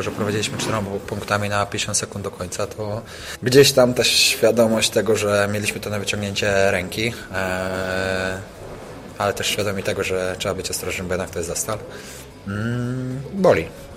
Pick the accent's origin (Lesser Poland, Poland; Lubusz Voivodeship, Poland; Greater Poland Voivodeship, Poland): Lubusz Voivodeship, Poland; Zielona Góra; jestem z Zielonej Góry, zawsze będę trzymał kciuki